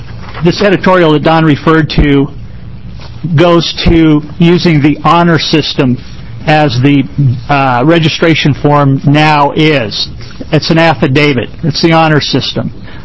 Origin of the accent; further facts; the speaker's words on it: Hillsboro, Kansas, United States; you have copies of my testimony, I trust. I'm from Hillsboro.